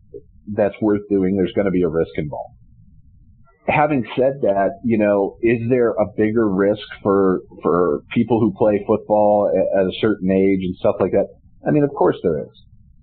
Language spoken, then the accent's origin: English; Wisconsin, United States; now in Pittsburgh, United States; we grew up in Wisconsin too